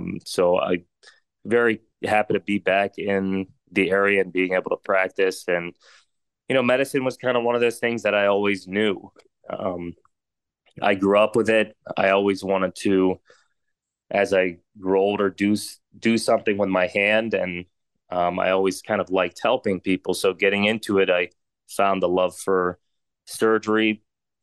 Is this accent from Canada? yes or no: no; Pennsylvania, United States; So yeah, I actually grew up in Westmoreland County. There was a hospital system in Jeannette, that was called Mansour Hospital. That's where I was born. My family, my background, they're from Syria mostly.